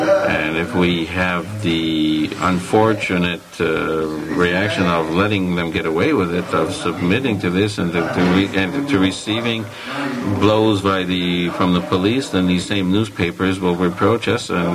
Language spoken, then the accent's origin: English; Fabre, Quebec, Canada; born there; I come from a small village. I was born in Fabre, in Abitibi, which is a small village.